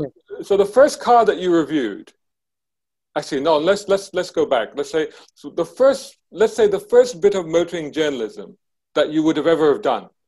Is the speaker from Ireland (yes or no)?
no; United Kingdom; Because I was just trying to think, as a British Asian, who's the first person to have written a car review?